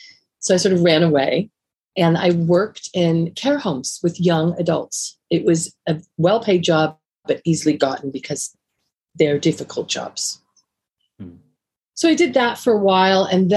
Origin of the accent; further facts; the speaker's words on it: California, United States; I grew up in California, and as you can imagine, in the 70s, I was born in the very early 70s, 71.